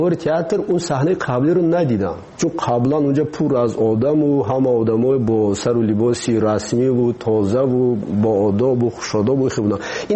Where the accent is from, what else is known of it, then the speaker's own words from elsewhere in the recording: Tajikistan; ما تاجیک هستیم. همین است وطنی ما